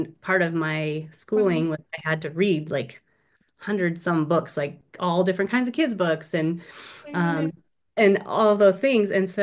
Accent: Washington, United States; that's about where I grew up, north of Seattle in a small town.

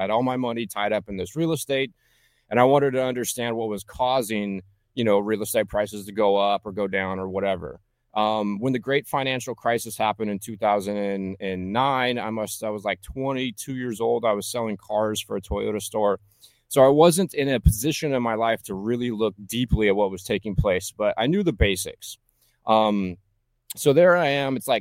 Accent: California, United States; moved away as an adult; now in Northern California, United States; So I moved to Northern California in 2009. I grew up in Southern California.

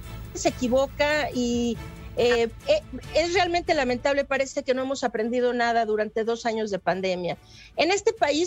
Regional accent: Mexico; aquí como mexicanos necesitamos tratar de retrasar en el tiempo

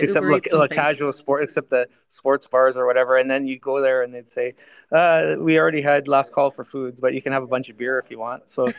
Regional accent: London, Ontario, Canada; everyone was saying, when they found out I was from London, they're like, is Dale Hunter coming?

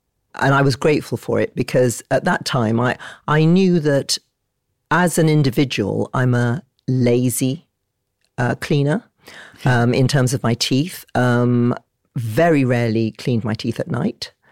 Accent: Nigeria; moved away; I grew up in Nigeria

